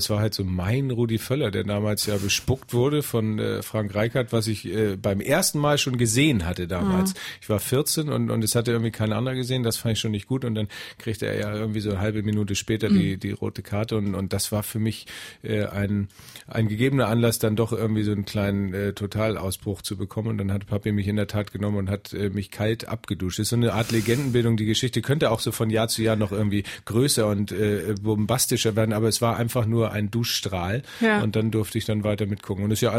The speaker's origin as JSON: {"language": "German", "region": "Hamburg", "country": "Germany", "said": "ich schaue natürlich dann doch ehrlich gesagt als Hamburger auf den Auftritt"}